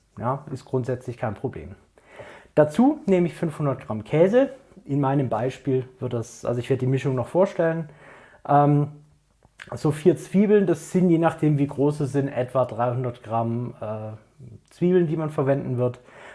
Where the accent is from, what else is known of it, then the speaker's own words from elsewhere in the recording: Baden-Württemberg, Germany; Kässpätzle sind bei uns im Schwabenland das wahrscheinlich beliebteste vegetarische Gericht.